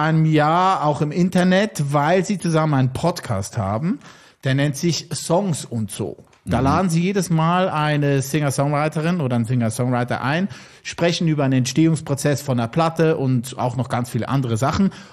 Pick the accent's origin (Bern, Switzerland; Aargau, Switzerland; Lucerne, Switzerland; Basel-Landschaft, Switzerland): Lucerne, Switzerland; Das ist im Nachbartal von wo ich aufgewachsen bin.